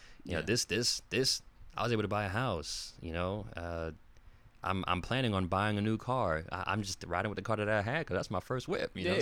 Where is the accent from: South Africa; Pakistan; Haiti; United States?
Haiti; There was another gentleman who's from Barbados, and I'm from Haiti.